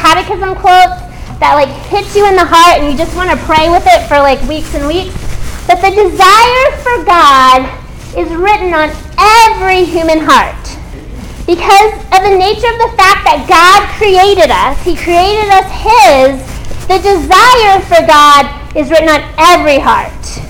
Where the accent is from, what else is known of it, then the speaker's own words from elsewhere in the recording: Woodstock, Georgia, United States; I've grown up in the Archdiocese of Atlanta. I grew up in Woodstock, Georgia. I went to Etowah High School.